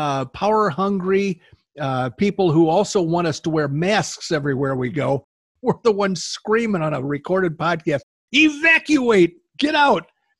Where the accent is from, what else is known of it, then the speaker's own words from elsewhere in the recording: Illinois, United States; Well, where I grew up in Illinois, my parents built a house in 1959, took 2 years.